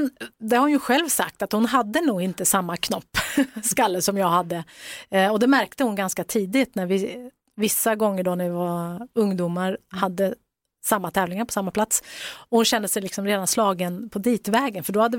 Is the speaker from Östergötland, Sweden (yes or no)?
yes; Norrköping, Östergötland, Sweden; Eftersom jag kommer från Norrköping